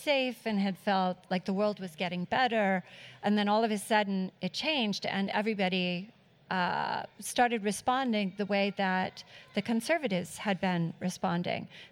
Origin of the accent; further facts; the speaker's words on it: Iowa, United States; Not Iowa. I grew up in Iowa.